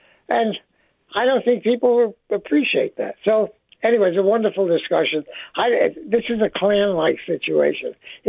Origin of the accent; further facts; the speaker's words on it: New York City, New York, United States; But growing up in New York City, or better yet, in Brooklyn, most of us knew what Trump was.